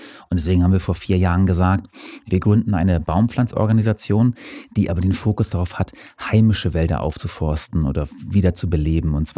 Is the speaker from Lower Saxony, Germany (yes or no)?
no; Hamburg, Germany; als Hamburger, die wir uns jetzt hier nur in der Stadt befinden